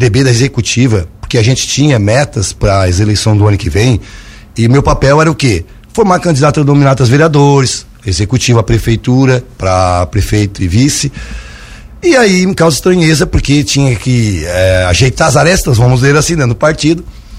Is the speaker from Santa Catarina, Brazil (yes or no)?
yes; Lauro Müller, Santa Catarina, Brazil; eu nasci e me criei em Lauro Miller